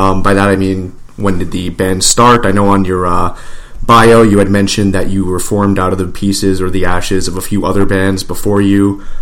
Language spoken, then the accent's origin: English; Bronx, New York, United States; I'm from the Bronx, New York.